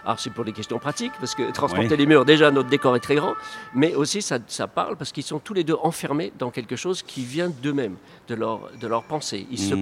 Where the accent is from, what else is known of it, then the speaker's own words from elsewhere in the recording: United States; je suis américain d'origine